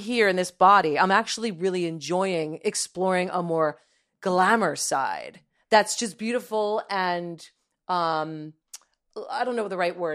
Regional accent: New Jersey, United States; My mother's from Brooklyn. Yeah. I grew up in New Jersey.

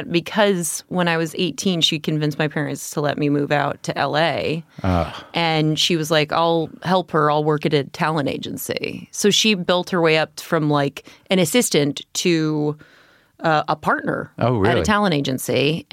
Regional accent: Las Vegas, Nevada, United States; I grew up in Las Vegas.

